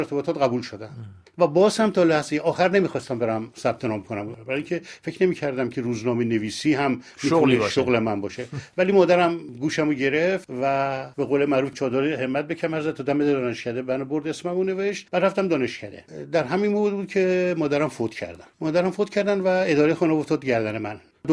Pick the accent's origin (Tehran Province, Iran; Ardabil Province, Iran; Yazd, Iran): Tehran Province, Iran; Tehran; در خیابان گرگان به دنیا اومدم و بعد در محلات مختلف قدیمی تهران بزرگ شدم.